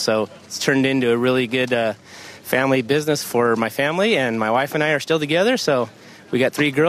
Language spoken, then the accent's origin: English; Reedley, California, United States; I'm from Regeer Family Farms. And we're from Reedley, California, which is close to Fresno.